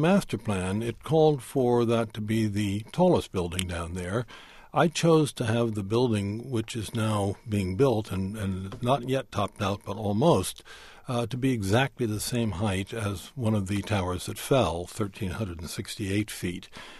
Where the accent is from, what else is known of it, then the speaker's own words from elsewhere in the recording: Washington, District of Columbia, United States; I grew up in part in Washington, and I always thought that the Washington Monument was pretty terrific